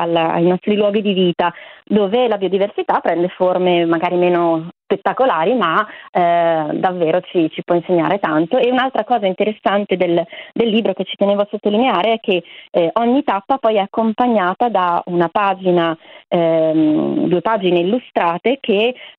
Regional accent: Bergamo, Lombardy, Italy; Io sono bergamasca

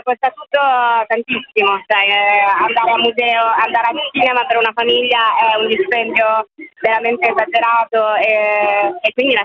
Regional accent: Parma, Emilia-Romagna, Italy; now in Milan, Italy; Da Parma, vivo in un quartiere periferico, Baggio, lavoro in Barona

